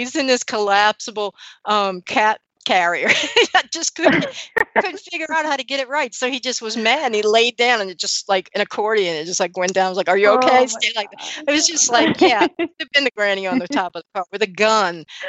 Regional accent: New Orleans, Louisiana, United States; So, you know, I'm from New Orleans.

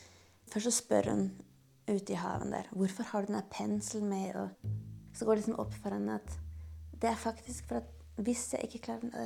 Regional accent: Tårnåsen, Akershus, Norway; Og da kan jeg huske postadressen der jeg vokste opp. Så det er 1413 Tårnåsen i Norge.

